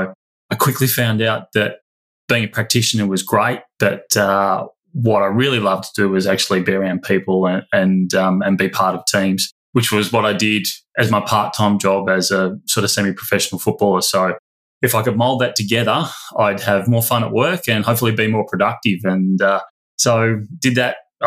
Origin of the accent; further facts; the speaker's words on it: Sunshine Coast, Queensland, Australia; also born or lived in Mallee; So I grew up on the Sunshine Coast. So originally from the Mallee, we had a farm, and then we sold our farm sort of the drought of the mid-80s, and then we moved up to beautiful Mooloolaba and Maroochydore around that area, and went to high school there.